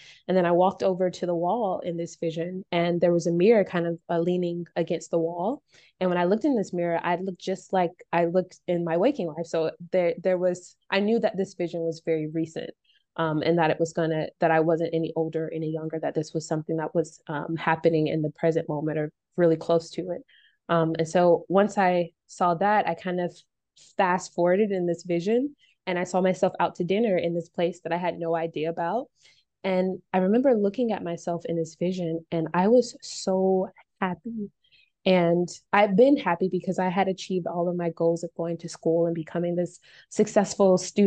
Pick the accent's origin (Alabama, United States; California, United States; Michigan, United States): Alabama, United States; born there; I never left the United States. I was born in Alabama. There's no jungles in Alabama or anywhere close.